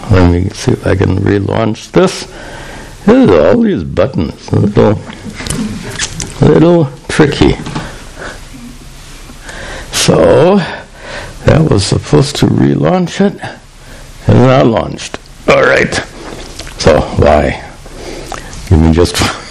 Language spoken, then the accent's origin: English; United States; And I, as an American, I find it interesting that the word cheese in Hindi means thing.